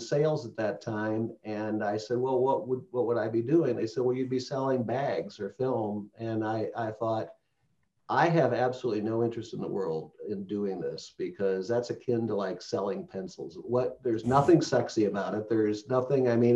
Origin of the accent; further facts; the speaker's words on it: Midwest, United States; So I'm a Midwesterner, lived in a lot of different places, but I reside in Chicagoland.